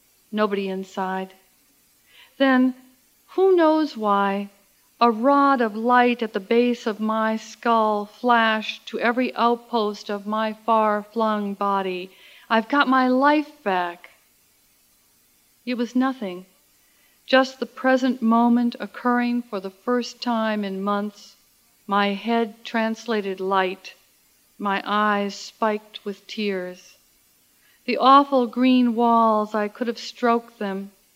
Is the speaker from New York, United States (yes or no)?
no; Minnesota, United States; I am not responsible for your bad weather, in spite of the fact that I come from Minnesota, which is the bad weather place for a lot of people.